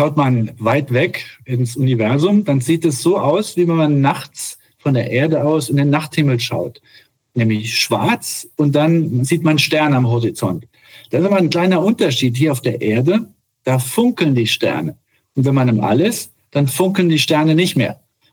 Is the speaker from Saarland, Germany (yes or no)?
yes; Saarland, Germany; Ich bin aus Deutschland, aus dem Saarland und direkt daneben ist Luxemburg und Frankreich.